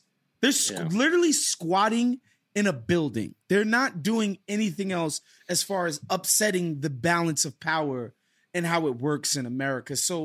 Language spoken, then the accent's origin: English; United States; But I remember thinking to myself, as an American, being there